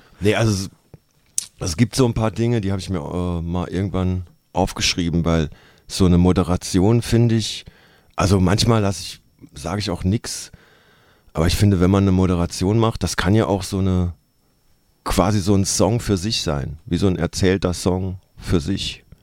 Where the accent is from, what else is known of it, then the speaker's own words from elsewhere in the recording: Saarland, Germany; Ich komme aus dem Saarland, da sagt man das auch so.